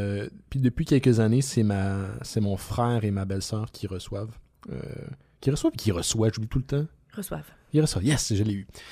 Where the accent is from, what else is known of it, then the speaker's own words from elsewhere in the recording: Brossard, Quebec, Canada; Je viens de Brossard, j'ai habité là très, très, très longtemps.